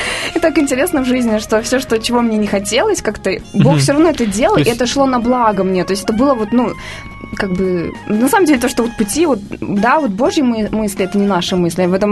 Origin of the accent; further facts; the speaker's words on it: Yekaterinburg, Sverdlovsk Oblast, Russia; now in Moscow, Russia; Я приехали мы из Екатеринбурга в Москву поступать